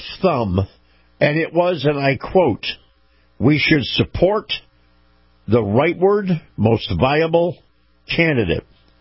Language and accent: English; Florida, United States; Take, for example, my home state of Florida